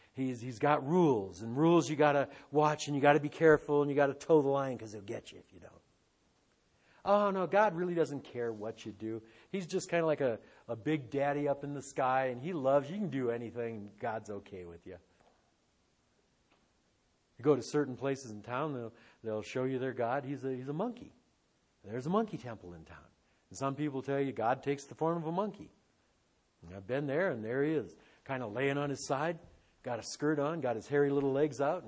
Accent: Detroit, Michigan, United States; I grew up in Detroit. We had all these enclaves of people around us.

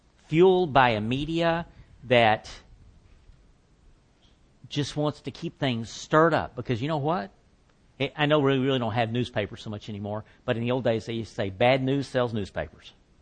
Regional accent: the South, United States; because I'm a Southerner and that's what we do.

